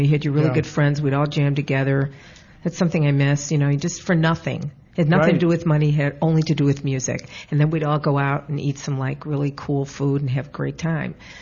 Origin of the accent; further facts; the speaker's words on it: Glencoe, Illinois, United States; I grew up in Glencoe, Illinois